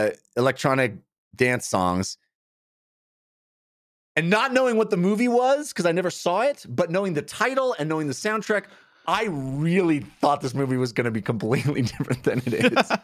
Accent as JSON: {"language": "English", "region": "California", "country": "United States", "tie": "born or raised there", "said": "You know, growing up in the Bay Area, there was postcards for raves."}